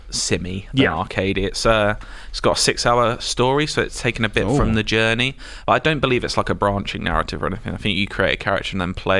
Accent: United Kingdom; It's a big game, and we're British.

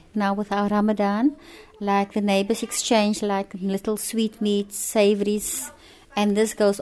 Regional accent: Cape Town, Western Cape, South Africa; I'm born and bred in Cape Town, and my mother was born in Cape Town, my father, My great-grandfather is from Yemen, and my great-grandmother is from England. My granny married a man that his family again came from Java.

